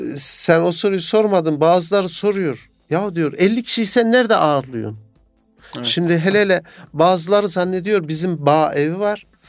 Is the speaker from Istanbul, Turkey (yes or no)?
no; Kayseri, Turkey; Sen nerelisin dedi. İkinci soru. Kayserliyim.